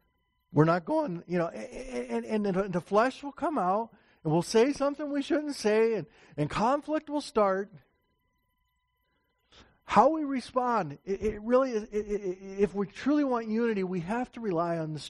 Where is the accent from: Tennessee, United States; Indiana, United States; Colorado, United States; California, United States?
Indiana, United States; I can remember as a kid growing up in Northeast Indiana